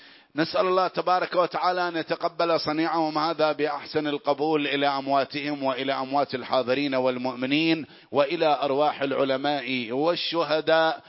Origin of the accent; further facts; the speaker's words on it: Iraq; بلادنا العراق اللهم اجعلها آمنة وارزق أهلها من الثمرات